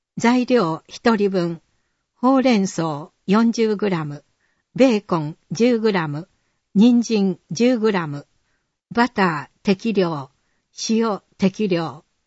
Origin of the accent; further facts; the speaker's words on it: Mie, Japan; 建設会社を中心に地元三重での就職先を探しました。